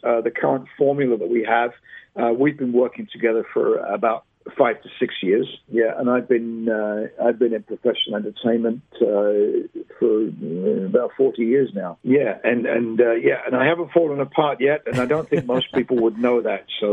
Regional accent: England, United Kingdom; I'm originally from England, so it's easy for me to keep up an English accent

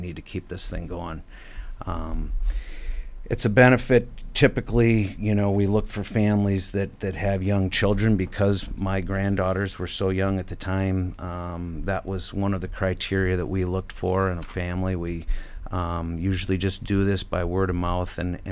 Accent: Yorkville, United States; I am from Yorkville, just west of the interstate there.

